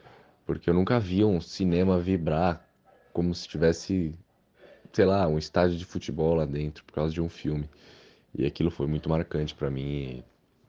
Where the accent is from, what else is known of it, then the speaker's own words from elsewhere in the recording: São Paulo, Brazil; eu tenho 19 anos, eu sou de São Paulo e eu sou aluno da faculdade Casper Libero e eu curso jornalismo.